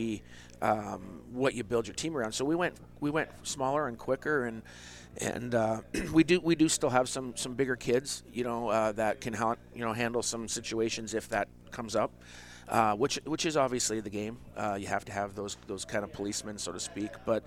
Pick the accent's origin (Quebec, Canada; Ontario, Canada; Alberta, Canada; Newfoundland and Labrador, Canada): Ontario, Canada; Thunder Bay; He's actually a friend of mine that I played hockey with growing up in Thunder Bay.